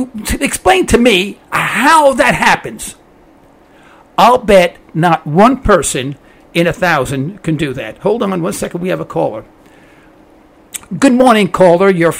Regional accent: United States; You know, I'm all American.

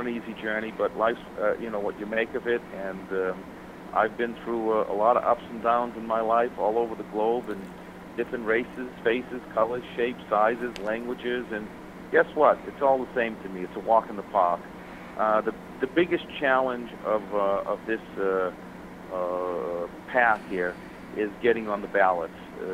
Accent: Boston, Massachusetts, United States; moved away as an adult; now in Florida, United States; I'm from Boston, Massachusetts, and born and brought up there. I came down to Florida somewhere around age 18.

